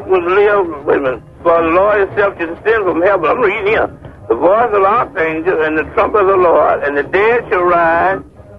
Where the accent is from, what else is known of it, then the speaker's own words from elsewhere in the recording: Detroit, Michigan, United States; from Detroit. I'm down here visiting.